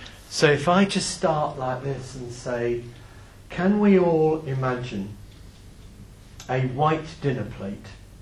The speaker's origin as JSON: {"language": "English", "region": "England", "country": "United Kingdom", "said": "But we're English. And we do have that sort of reserve sometimes."}